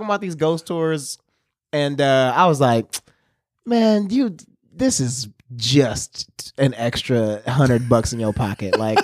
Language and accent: English; Milwaukee, Wisconsin, United States; I'm from Milwaukee.